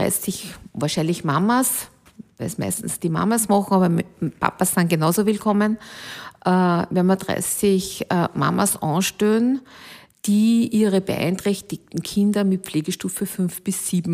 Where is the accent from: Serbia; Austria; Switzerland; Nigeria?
Austria; Alkoven, Upper Austria; Also meine Heimatgemeinde heißt Alkofen